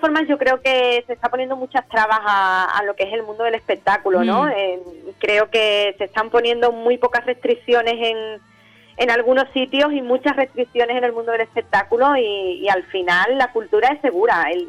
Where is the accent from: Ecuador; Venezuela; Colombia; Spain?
Spain; Conil, Andalusia; Conil ya de por sí que es un pueblo, no porque sea mi pueblo, pero la gente es súper cariñosa